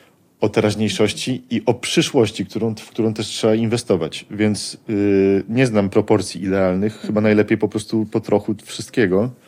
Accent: Colombia; Ja mam, spędziłem dzieciństwo w Kolumbii, ale tak naprawdę to jest mniej ważne.

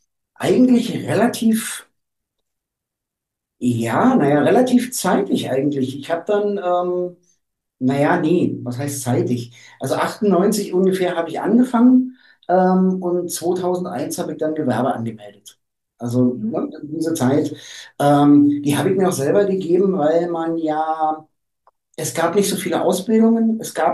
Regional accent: East Germany, Germany; ich komme aus dem Osten.

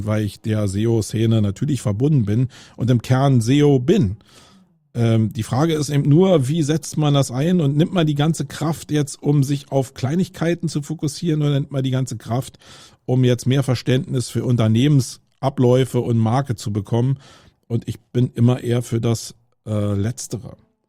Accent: Germany; first language German; ich bin Deutscher und das ist meine Muttersprache

